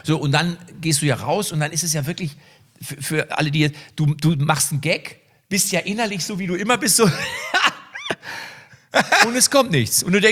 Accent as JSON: {"language": "German", "town": "Liebstadt", "region": "Saxony", "country": "Germany", "said": "ich komme aus Liebstadt."}